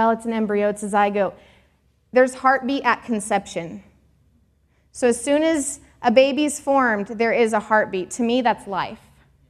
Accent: Washington, United States; I'm from Washington State. Canada is 3 hours north of me from my home.

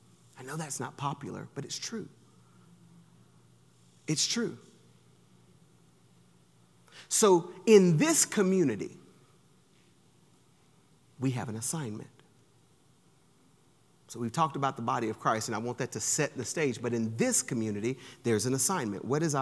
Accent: Alabama, United States; now in Texas, United States; I know I came from Alabama. It ain't exactly cool there.

